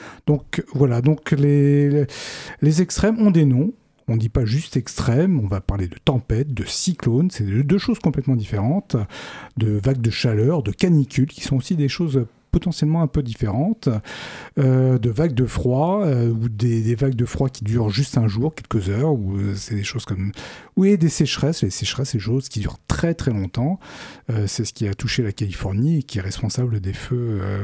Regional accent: Palaiseau, Île-de-France, France; De Palaiseau.

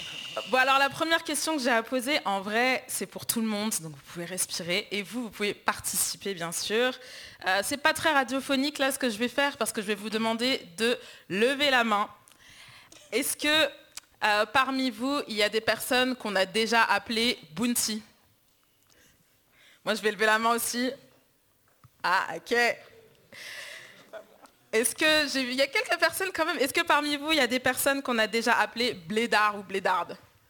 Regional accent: La Roche-sur-Foron, Auvergne-Rhône-Alpes, France; also born or lived in Nantes; now in Paris, France; je suis née en France. J'ai passé les 15 premières années en partie à Nantes, mais surtout en majorité en Haute-Savoie, dans une toute petite ville qui s'appelle La Roche-sur-Foron. Et je suis vraiment arrivée sur Paris tardivement, il y a peut-être 5, 6 ou 7 ans

